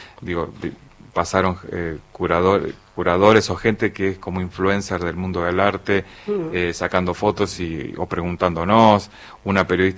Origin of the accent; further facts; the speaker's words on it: Argentina; somos argentinos.